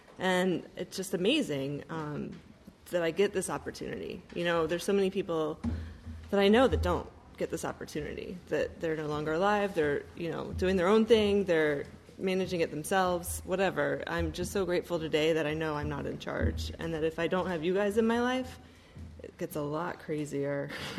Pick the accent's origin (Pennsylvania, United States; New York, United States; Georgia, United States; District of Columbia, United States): Georgia, United States; Atlanta; You know, I grew up in Atlanta in the South, very religious family, very middle class, pretty typical.